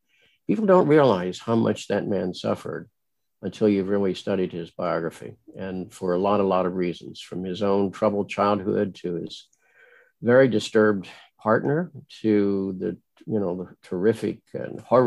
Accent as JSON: {"language": "English", "town": "Springfield", "region": "Illinois", "country": "United States", "tie": "born or raised there", "said": "I grew up in Springfield, Illinois, and you know, Lincoln is a giant there"}